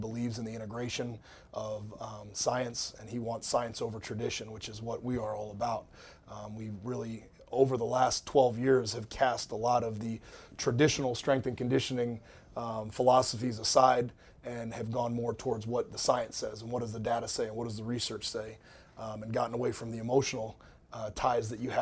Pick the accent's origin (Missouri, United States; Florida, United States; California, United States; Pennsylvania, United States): Florida, United States; St. Petersburg; Yeah, so I'm from St. Petersburg, Florida, originally, and I went to Kentucky Wesleyan College in Owensboro, Kentucky